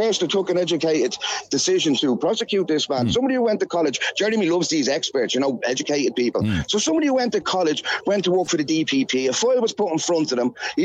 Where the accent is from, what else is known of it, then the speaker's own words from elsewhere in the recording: Ireland; We had them laws when we were occupied. Okay, the English could just bat you for being Irish.